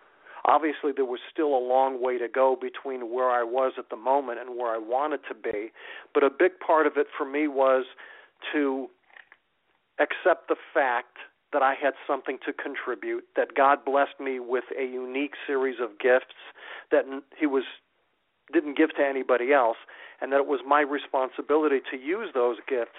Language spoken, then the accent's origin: English; Connecticut, United States; It also reminds me of … from my home state of Connecticut